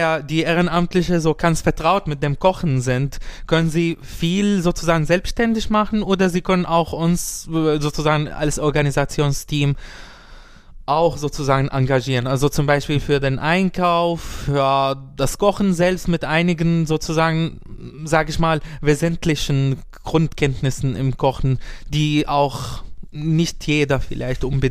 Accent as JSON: {"language": "German", "country": "Syria", "second_language": "German", "moved": "yes", "lives_now": "Munich, Germany", "said": "Ich komme aus Syrien."}